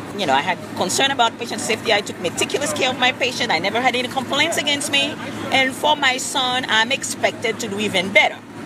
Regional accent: Haiti; I'm from Haiti, so I'm from the Caribbean.

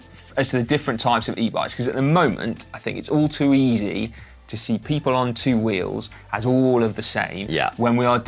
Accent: Bristol, South West England, United Kingdom; You lot are, you know, in the know about Bristol, my hometown, and our traffic woes

